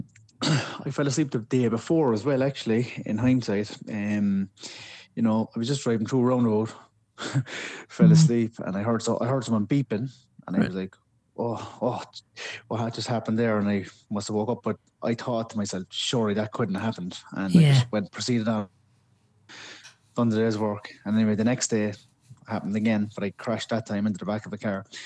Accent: Cork, Munster, Ireland; I'm from Cork, yeah, and still live in Cork. I've been here my entire life.

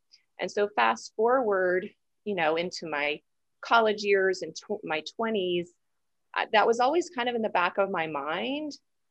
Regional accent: Atlanta, Georgia, United States; But I am from Atlanta, Georgia in the US

